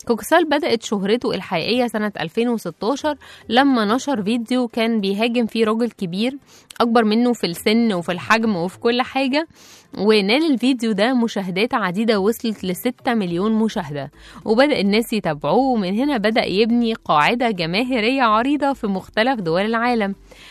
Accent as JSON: {"language": "Arabic", "country": "Egypt", "said": "طبعا احنا نحب دايما ان احنا كمصريين نركب الترند."}